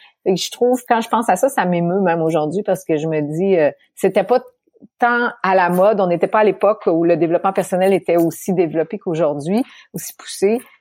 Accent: Quebec City, Quebec, Canada; Je suis née à Québec, Québec, là, c'est-à-dire la ville de Québec, dans la province de Québec, ce qui est un peu parfois mêlant pour les Français ou pour les gens qui habitent pas ici.

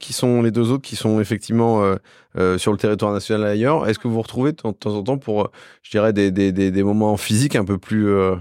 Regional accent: Bourgogne-Franche-Comté, France; born there; now in Paris, France; même si je suis né en Bourgogne, avec mon regard de parisien

